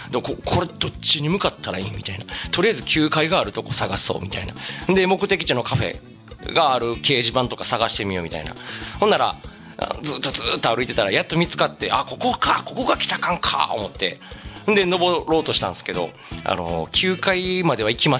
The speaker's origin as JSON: {"language": "Japanese", "town": "Kobe", "region": "Hyogo", "country": "Japan", "said": "大阪って言ってもやっぱ僕ね、もともと神戸出身だったんでね、そんなにめちゃくちゃ行くこともなく、地元でもないし"}